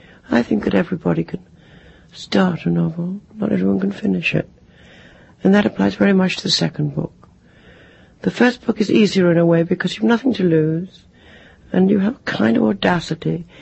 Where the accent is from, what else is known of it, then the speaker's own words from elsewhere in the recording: Cardiff, Wales, United Kingdom; I think I would have been happier there than growing up in a big town. It was a very closed Jewish community and very safe. It was also very Welsh.